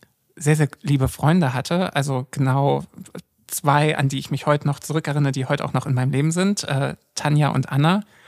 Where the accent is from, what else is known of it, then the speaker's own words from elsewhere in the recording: Görlitz, Saxony, Germany; ich bin in Görlitz groß geworden, du kennst die Gegend, es ist halt sächsische Kleinstadt